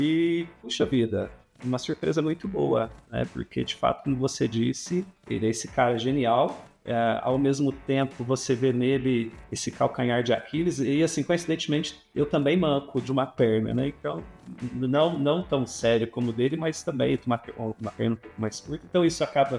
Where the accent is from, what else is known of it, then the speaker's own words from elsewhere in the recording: Franca, São Paulo, Brazil; sou do interior aqui de São Paulo, né? Franca, capital do basquete.